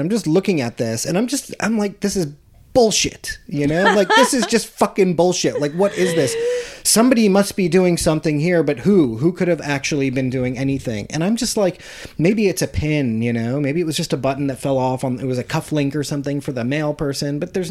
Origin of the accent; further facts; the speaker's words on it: Harrisburg, Pennsylvania, United States; Harrisburg, Pennsylvania, or just outside of it.